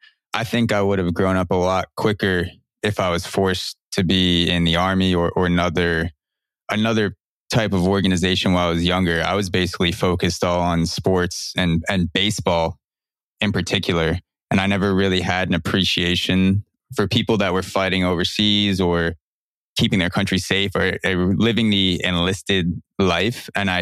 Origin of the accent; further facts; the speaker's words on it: New York, United States; which is the opposite of the culture that I grew up in, because everyone, I'm from New York.